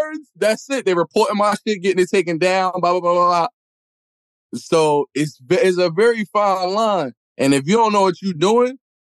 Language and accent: English; New York City, New York, United States; But I'm from New York City. I'm from the hood.